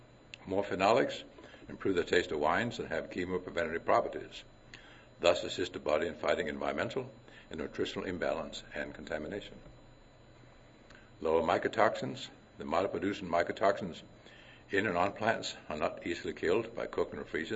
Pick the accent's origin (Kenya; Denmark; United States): Denmark; English is a second language; When I was born and raised in Denmark and started farming when I was 15 years old